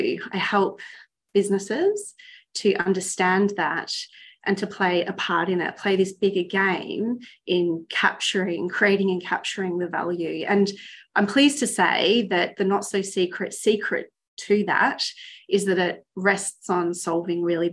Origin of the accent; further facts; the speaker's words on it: Victoria, Australia; I am based in Melbourne, so I am originally from Australia, but I've lived overseas for several years, several times. So I think of myself as a global citizen